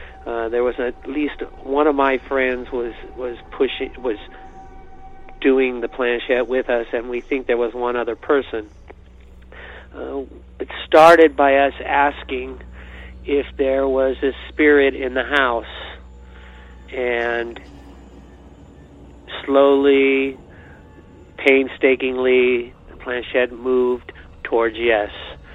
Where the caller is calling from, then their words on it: California, United States; Hi, Derek. … I'm calling from California.